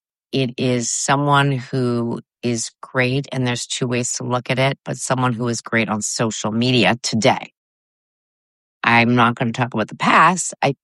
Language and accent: English; Canada; now in United States; I'm a Canadian, which living in the States, so that should just get me trust right away.